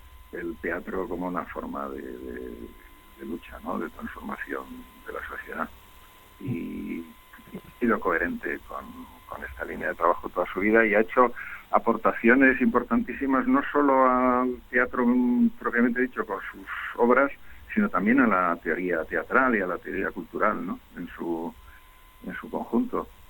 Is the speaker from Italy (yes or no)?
yes; Italy; en mi propio caso, yo soy italiano, ¿no? vengo de todavía de más lejos geográficamente y culturalmente